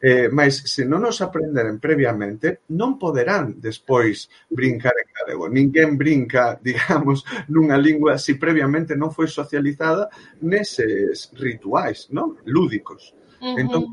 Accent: Galicia, Spain; Claro, nós, como galegas, temos moitísima sorte.

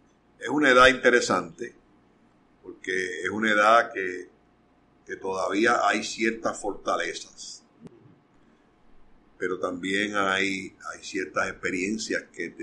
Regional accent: Arecibo, Puerto Rico; Así que yo soy nacido y criado en Arecibo, porque no es donde tú naces, sino donde empiezas a vivir.

